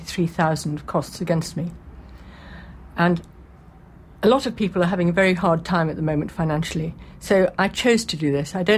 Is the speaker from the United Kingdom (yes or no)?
yes; St Andrews, Scotland, United Kingdom; also born or lived in Northern Ireland; And it's always been my base, well, from the age of seven, as I was born in Northern Ireland. So I feel very embedded in St Andrews.